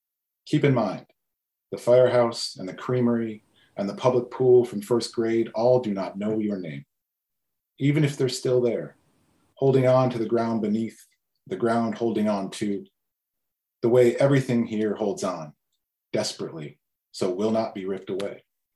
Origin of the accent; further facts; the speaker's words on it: Binghamton, New York, United States; because I'm from Binghamton, originally Binghamton, New York, for those of you who don't know.